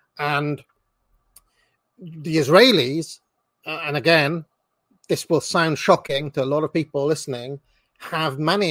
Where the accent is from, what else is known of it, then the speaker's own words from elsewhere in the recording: Wales, United Kingdom; I'm Welsh, mate, right? That means I put extra vowels in everything.